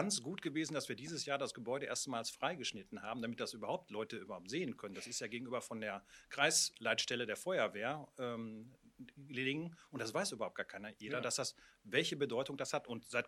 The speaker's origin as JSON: {"language": "German", "town": "Kirchhellen", "region": "North Rhine-Westphalia", "country": "Germany", "tie": "born there", "said": "Die liegt ja auch vor den Toren von Gladbeck oder da, wo ich geboren bin, in Kirchhellen."}